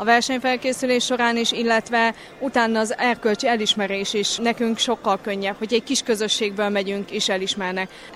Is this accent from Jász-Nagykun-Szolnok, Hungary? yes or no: yes; Tiszaföldvár, Jász-Nagykun-Szolnok, Hungary; Tiszaföldváról jöttem